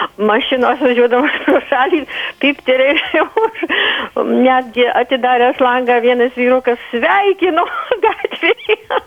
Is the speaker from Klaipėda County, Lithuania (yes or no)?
no; Vaickūniškės, Alytus County, Lithuania; accent: Dzūkian; Tarp Metelių ir Sirių yra toks Vaickūniškės kaimas, netoli Dusios ir Metelio ežerų.